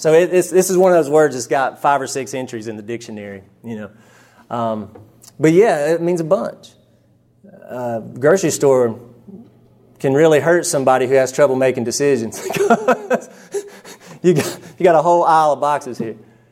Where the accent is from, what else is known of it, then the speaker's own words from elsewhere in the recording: the South, United States; the one of growing up in the South